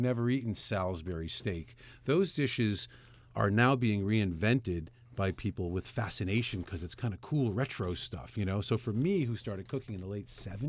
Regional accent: Gravina, Apulia, Italy; every village is, you know, we're from Gravina, and Gravina, we make the fava and chicoria this way.

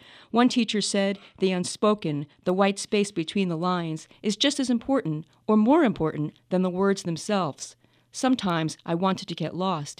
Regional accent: New York, United States; Well, Long Island. I always felt like an outcast.

